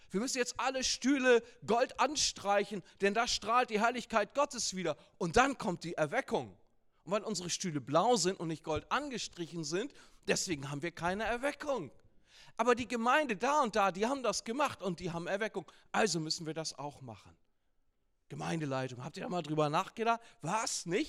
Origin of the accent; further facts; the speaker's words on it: Lower Saxony, Germany; bin ich auch kein Bremer, bin ich auch Niedersachse